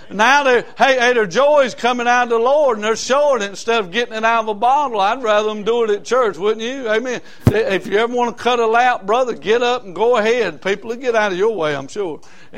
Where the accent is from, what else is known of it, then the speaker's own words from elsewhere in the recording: Rock Hill, South Carolina, United States; He said, where are you from? I said, Rock Hill, South Carolina.